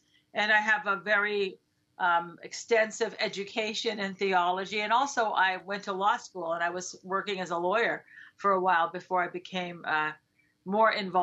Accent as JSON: {"language": "English", "town": "Los Angeles", "region": "California", "country": "United States", "tie": "born or raised there", "also_born_or_lived": "San Diego, United States", "said": "I grew up in Los Angeles and born in the San Fernando Valley, grew up there until I was 11. Then we came to San Diego County when San Diego was still a relatively small town, and spent the rest of my life in San Diego"}